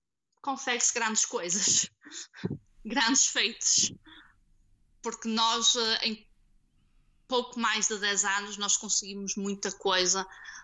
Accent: Portugal; now in United Kingdom; desde que saímos de Portugal, eu acho que eu nunca chegaria a conquistar metade em Portugal.

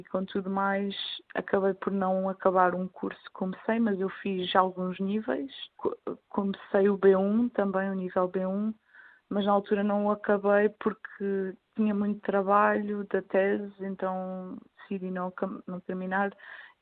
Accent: Portugal; moved away; Eu sou portuguesa, adoro Portugal, mas eu já não me sinto em casa quando vou a Portugal.

